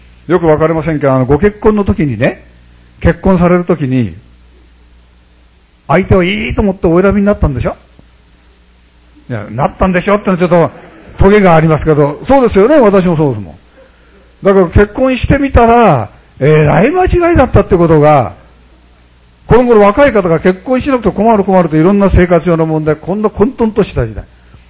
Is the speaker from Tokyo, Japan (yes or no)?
yes; Tokyo, Japan; 僕は東京っていうところで生まれ育っておりますけどね